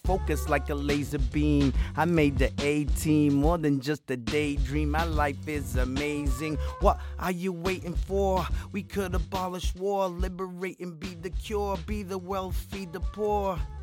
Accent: Cape Verde; also born or lived in Guinea-Bissau; You know, I'm from Cape Verde, originally West Africa. And when I went to Guinea-Bissau, where I was born

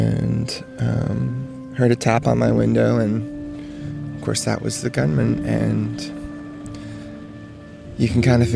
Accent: the South, United States; I grew up in the South in the church as a gay person.

